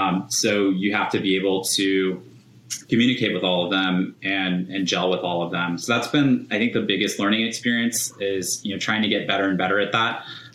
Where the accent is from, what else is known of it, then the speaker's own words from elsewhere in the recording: United States; I don't feel like there's really been a point where just because we're American, we've been shut out of anything.